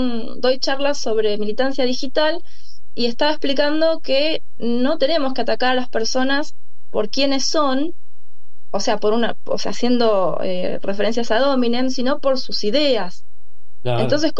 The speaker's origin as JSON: {"language": "Spanish", "town": "José León Suárez", "region": "Buenos Aires Province", "country": "Argentina", "tie": "born or raised there", "said": "Yo crecí con miedo a los estruendos, soy de José León Suárez."}